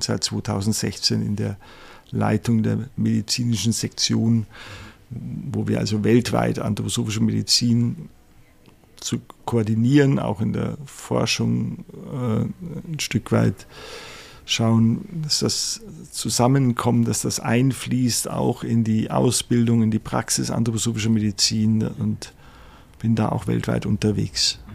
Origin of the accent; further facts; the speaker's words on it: Munich, Bavaria, Germany; ich bin also in München aufgewachsen, in einer lieben, warmherzigen Familie.